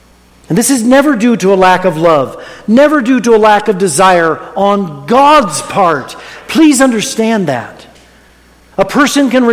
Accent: Mansfield, Ohio, United States; The parsonage where I grew up in Mansfield, Ohio, on Brinkerhoff Avenue, it's right across the street from South Park

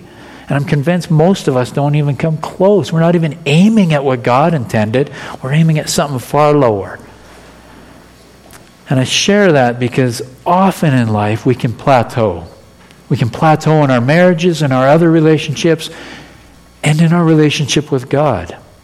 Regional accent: Alberta, Canada; Beverly's from Ontario. I'm from Alberta. So I moved back to Alberta for me and to Alberta for Beverly and started our lives together.

